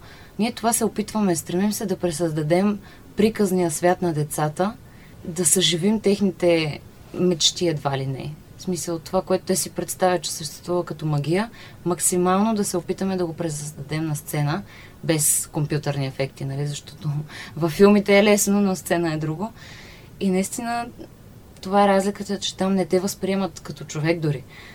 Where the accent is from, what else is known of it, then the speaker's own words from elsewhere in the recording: Burgas, Burgas Province, Bulgaria; born there; now in Sofia, Bulgaria; Ами, аз съм родена в Бургас. По принцип, но вече така доста голяма част от живота ми съм в София, така че се чувствам повече от тук.